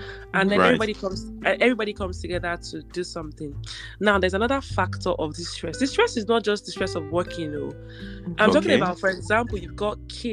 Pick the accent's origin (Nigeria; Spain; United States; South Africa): Nigeria; And if I'm going to take Nigeria as an example, because I'm from Nigeria, right?